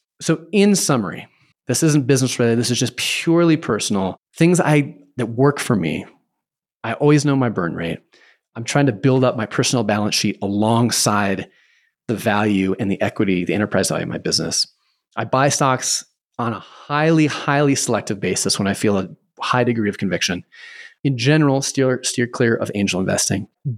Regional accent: Idaho, United States; I remember two things about our next door neighbors when I was growing up in Idaho.

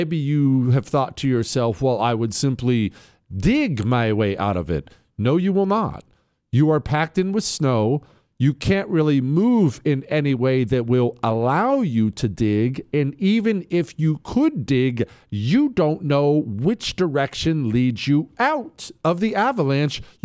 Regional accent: Bozeman, Montana, United States; I grew up in Bozeman, Montana. We were always in the mountains.

